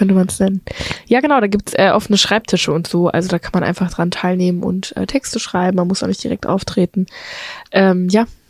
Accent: Paderborn, North Rhine-Westphalia, Germany; ich hatte ganz enge Freundinnen in meiner Heimatstadt in Paderborn. Und ich habe das Gefühl, wir haben gar keine Gemeinsamkeit mehr, weil ich überhaupt weggezogen bin, weil ich andere Vorstellungen habe. Paderborn ist jetzt zum Beispiel auch sehr konservativ

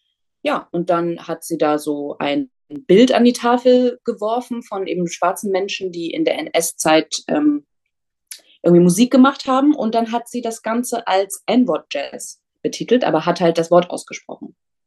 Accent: Halle, Saxony-Anhalt, Germany; moved away as an adult; now in Berlin, Germany; ich bin in Halle-Saale aufgewachsen. Ich wohne jetzt in Berlin und bin 2018 auch so schnell ich konnte nach Berlin gezogen. Ich bin in Halle auf ein Gymnasium gegangen.

